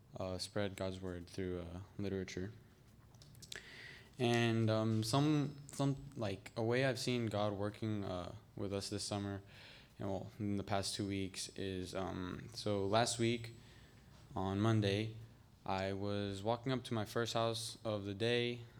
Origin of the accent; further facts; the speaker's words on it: West Virginia, United States; I am from West Virginia.